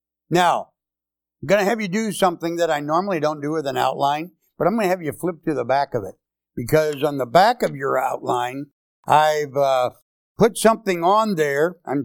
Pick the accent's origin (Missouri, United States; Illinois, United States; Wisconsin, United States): Missouri, United States; St. Louis; But anyway, I learned that years ago by growing up in St. Louis, Missouri, where I grew up, and on vacation years ago.